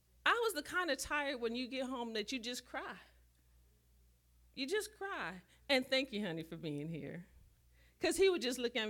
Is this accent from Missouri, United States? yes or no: no; New Orleans, Louisiana, United States; I'm from New Orleans.